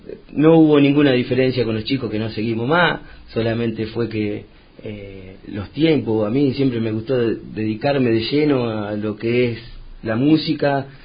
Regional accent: Rojas, Buenos Aires Province, Argentina; yo desde que viví en Rojas, nací en Rojas

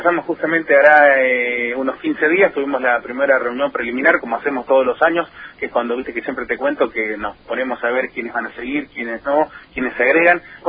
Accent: Rojas, Buenos Aires Province, Argentina; Porque somos del partido de Rojas.

